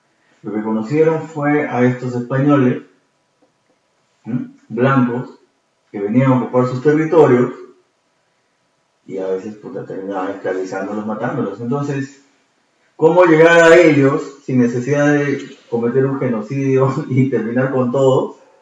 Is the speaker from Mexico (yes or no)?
no; Peru; Por eso somos una cultura peruana que come mucho arroz